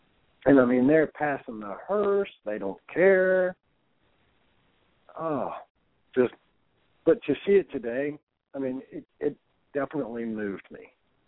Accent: Ohio, United States; Now, I grew up in Northwest Ohio. It was corn country.

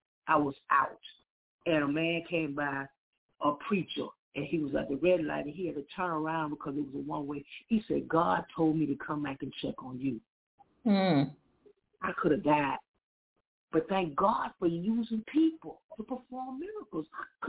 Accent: Florida, United States; she really didn't know that I was from Broward and I was out here hiding out like Jonah

